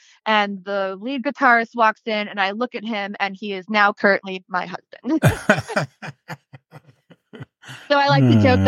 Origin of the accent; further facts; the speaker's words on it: Connecticut, United States; I'm from Connecticut.